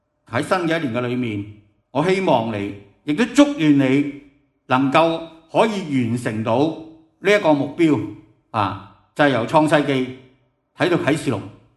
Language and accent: Chinese; China; 很多時候我們中國人呢，很多時候就過新年了